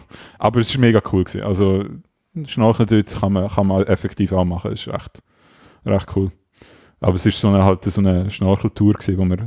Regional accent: Switzerland; da habe ich mir jetzt also auch als Schweizer gesagt

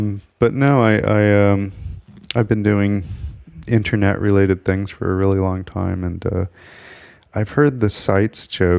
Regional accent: United States; After some time had passed, I decided I was no longer American, so I pretended to be Swiss, and my accent gave me away, so I pretended to be a mute Swiss person.

